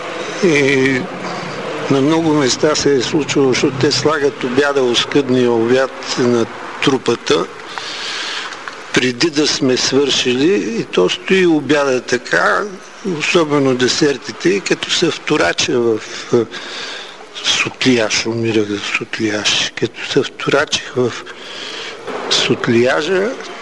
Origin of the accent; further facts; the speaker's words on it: Ruse, Ruse Province, Bulgaria; защото аз съм от Русе